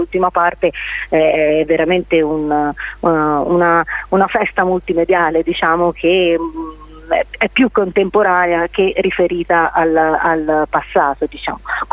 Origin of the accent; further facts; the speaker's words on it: Tuscany, Italy; Io sono toscana, quindi mi è piaciuto rifarmi un po' al classico.